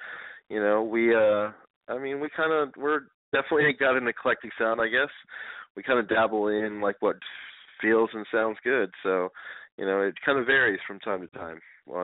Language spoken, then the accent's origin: English; Florida, United States; moved away as an adult; now in Los Angeles, United States; I'm like originally from the East Coast, from Florida, but I've been out here in LA for like 16 years now